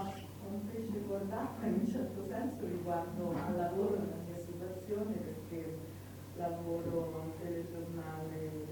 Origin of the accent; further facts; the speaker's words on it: Milan, Lombardy, Italy; sono di Milano e vivo da 5 anni nella comunità di famiglia di Villa Pizzone.